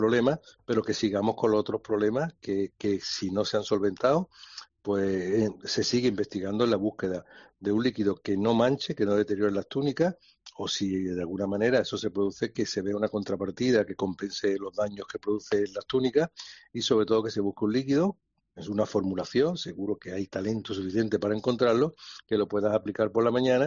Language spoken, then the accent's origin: Spanish; Málaga, Andalusia, Spain; nosotros también somos malagueños, somos ciudadanos y participamos de las calles de la Semana Santa.